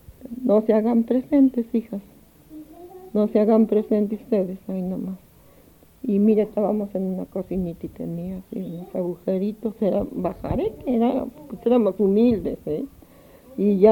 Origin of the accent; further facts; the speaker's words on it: Tepalcingo, Morelos, Mexico; Yo nací en Tepalcingo y me crié en rancho por rancho